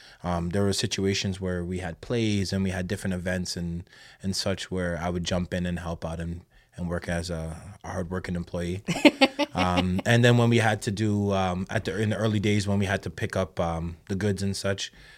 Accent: Jamaica; because we are Jamaican. We love everybody, right?

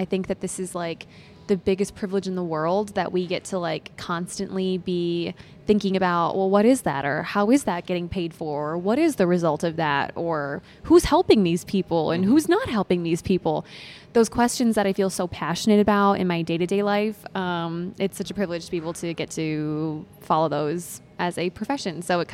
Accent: South Dakota, United States; but growing up, you know, we always had local TV on, and I'm from South Dakota.

